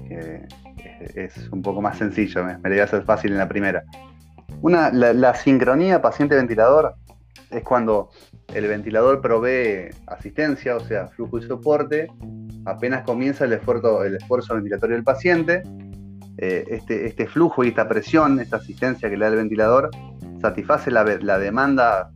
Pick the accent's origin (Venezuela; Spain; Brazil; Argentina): Argentina; Paraná, Entre Ríos; yo soy de Paraná, nací acá, hice todo, vivo acá todavía, toda mi vida acá.